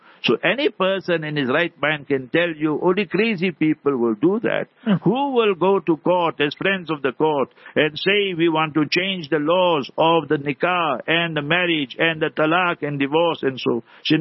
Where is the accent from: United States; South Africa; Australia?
South Africa; Heidelberg; I am from Heidelberg. Heidelberg is the proper name, is Afrikaner name.